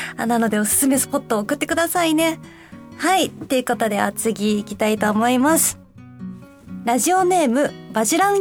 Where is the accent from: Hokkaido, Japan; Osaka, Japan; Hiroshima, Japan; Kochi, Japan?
Osaka, Japan; now in Tokyo, Japan; 私大阪、さっきも言ったんですけど、大阪から東京に上京して、7年経ちます。